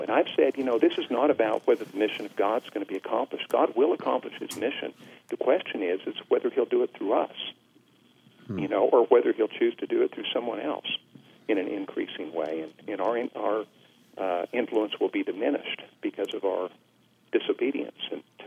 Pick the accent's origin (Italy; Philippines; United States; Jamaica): United States; Montana; I'm from Montana originally, so not a land that the Southern Baptist bastion